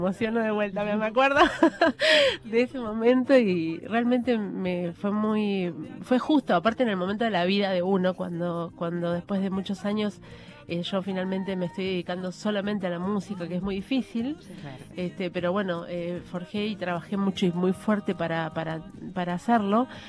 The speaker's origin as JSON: {"language": "Spanish", "region": "Buenos Aires", "country": "Argentina", "said": "Yo soy de Buenos Aires, soy una trovadora desde hace 30 años que me dedico a la música"}